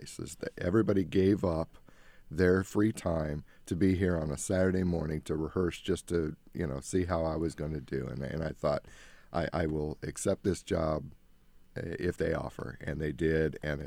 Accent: Midwest, United States; But there was a calling to come home, and I grew up in the Midwest. And this gave me the opportunity to get back to my roots.

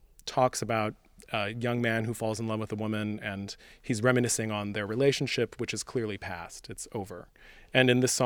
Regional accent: Michigan, United States; Yes, I grew up in Michigan, and I mean, you know, on paper, I'm as American as apple pie

